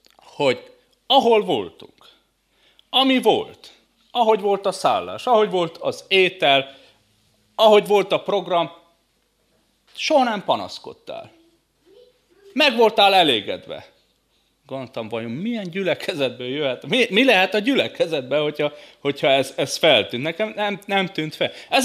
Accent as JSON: {"language": "Hungarian", "region": "Transylvania", "country": "Romania", "said": "Tudjátok, mi az érdekes, hogy én Erdélyből származok."}